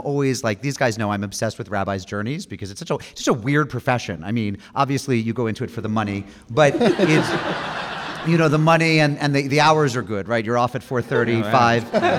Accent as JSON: {"language": "English", "region": "Massachusetts", "country": "United States", "tie": "born or raised there", "said": "Which is like every Irish kid I grew up with in Massachusetts was Sean."}